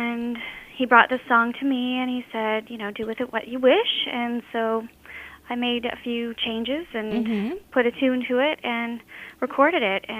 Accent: Truro, Nova Scotia, Canada; My hometown is Truro, Nova Scotia, and I've lived here my entire life.

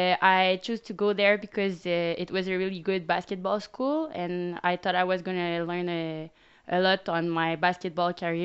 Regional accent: Saint-Augustin-de-Desmaures, Quebec, Canada; Okay, so I'm from Saint-Augustin-de-Desmaures. It's next to Quebec City.

